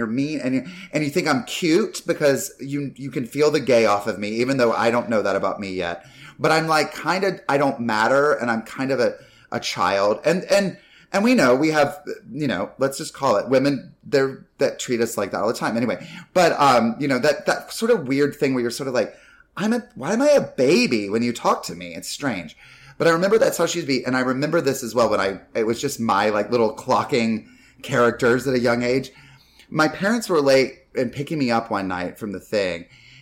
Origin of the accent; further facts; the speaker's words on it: North Carolina, United States; And like, I grew up mainly in North Carolina, but Carolina is pretty much.